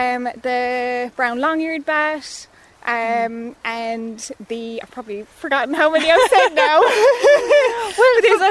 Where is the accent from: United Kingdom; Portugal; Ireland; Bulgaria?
Ireland; Killarney, Munster; I guess growing up in Killarney and then having a dad as a ranger, I've always kind of been around it.